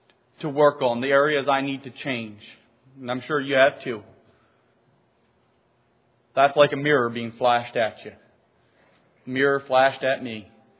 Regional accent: Ashland, Maine, United States; I'm from Ashland, Maine. When I was a young boy growing up in the Catholic Church

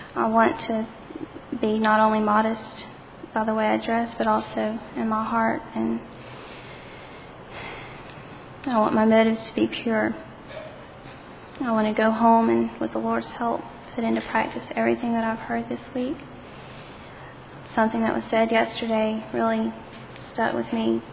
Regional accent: Opelika, Alabama, United States; I'm from Opelika, Alabama.

